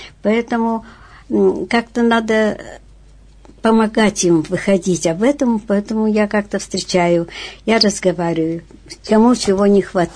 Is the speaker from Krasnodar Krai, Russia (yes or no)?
no; Yekaterinburg, Sverdlovsk Oblast, Russia; born there; Я же родилась в Свердловске, это потом я переехала, и много-долго-долго меня здесь не было. А родилась я здесь.